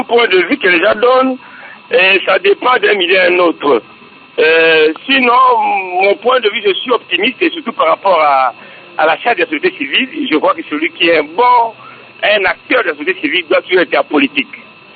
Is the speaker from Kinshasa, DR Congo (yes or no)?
no; Équateur, DR Congo; ce qui s'est fait chez nous à l'Équateur